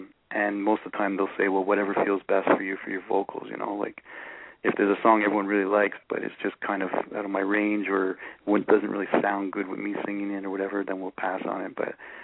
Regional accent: Quebec, Canada; because here we are from Quebec, but there's like no Quebec radio stations.

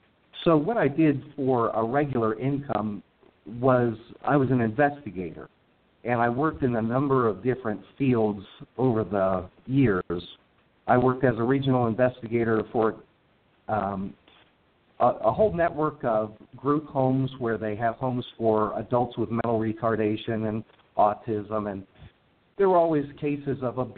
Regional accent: Miami, Florida, United States; born there; My family, I was born down in Miami, Florida.

